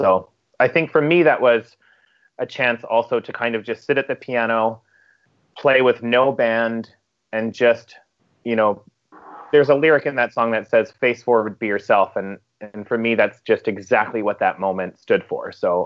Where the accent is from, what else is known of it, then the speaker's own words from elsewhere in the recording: Alberta, Canada; I'm from Southern Alberta.